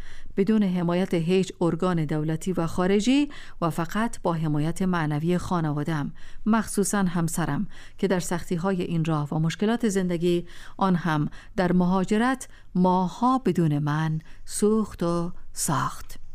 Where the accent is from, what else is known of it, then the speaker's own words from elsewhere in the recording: Kabul, Afghanistan; با شوق بسیار راهی زادگاهم کابل شدم. کابل زیبای کودکی‌هایم به مخروبه ترسناکی تبدیل شده بود